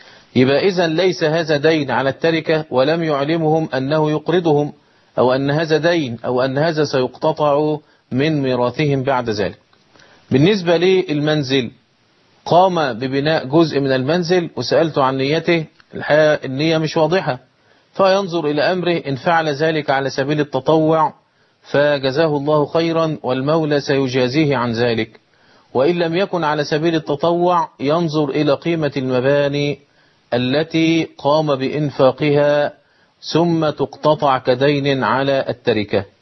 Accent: Egypt; حتى إنه عندنا في مصر في القرى تجد العديد من السيارات النقل

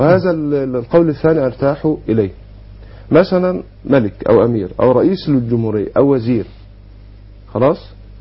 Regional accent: Egypt

